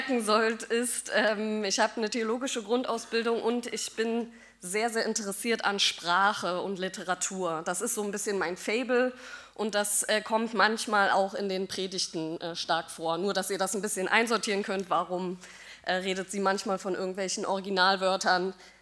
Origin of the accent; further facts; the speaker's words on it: Berlin, Germany; ich bin hier aufgewachsen in Lichtenberg